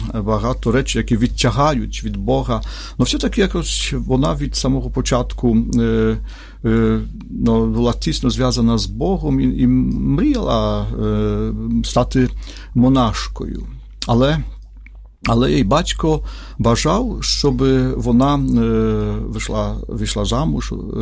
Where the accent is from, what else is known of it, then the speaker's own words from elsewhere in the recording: Podlaskie Voivodeship, Poland; moved away as an adult; now in Ukraine; Я з Польщі, діцезія, архідіцезія Білостоцька.